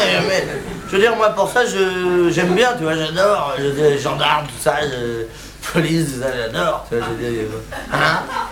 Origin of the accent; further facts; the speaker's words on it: France; je suis bien placé, hein, je suis français.